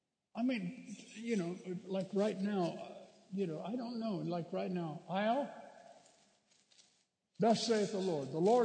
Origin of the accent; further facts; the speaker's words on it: Bakersfield, California, United States; this is a couple that pastor in my hometown of Bakersfield